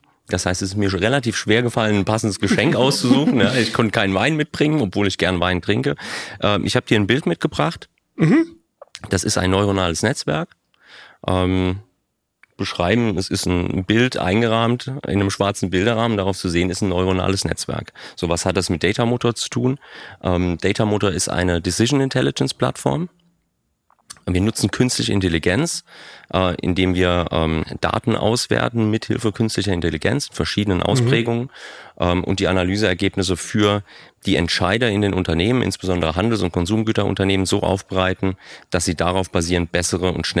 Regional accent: Kaiserslautern, Rhineland-Palatinate, Germany; Ich komme selbst aus Kaiserslautern tatsächlich.

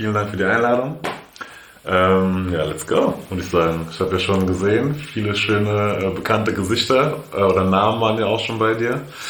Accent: Frankfurt, Hesse, Germany; Ich bin in Frankfurt groß geworden, das heißt, ich habe sowieso Kontakt mit ganz vielen Persönlichkeiten und Menschen aller Couleur schon immer gehabt quasi.

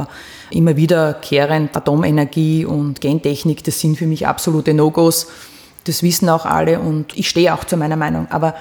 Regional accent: Austria; Ich stimme als Österreicherin ab.

